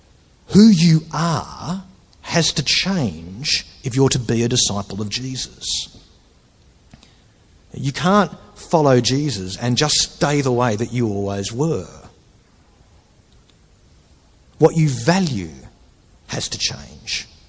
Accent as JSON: {"language": "English", "country": "Australia", "accent": "Australian English", "said": "As an Australian English speaker, you know it's a way of saying the car is awesome"}